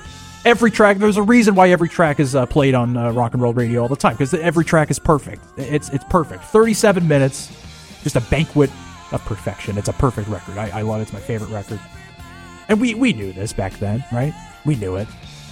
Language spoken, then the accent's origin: English; Milford, Connecticut, United States; now in New Haven, United States; I was just a kid growing up in Milford, Connecticut, my hometown, before I moved here to New Haven, before my travels took me all over the world.